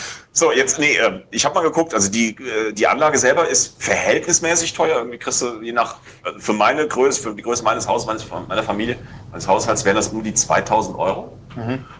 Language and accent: German; Kobern-Gondorf, Rhineland-Palatinate, Germany; Aber das Wasser hier in Koblenz und Umgebung ist ein absolutes Drama und da, wo ich herkomme, in Koblenz-Gondorf